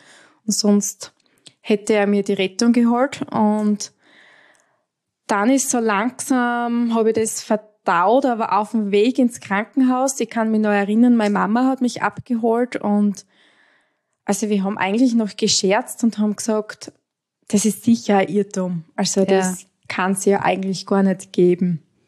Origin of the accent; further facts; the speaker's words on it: Styria, Austria; Ich komme aus der Steiermark, aus Österreich. Ich bin 30 Jahre alt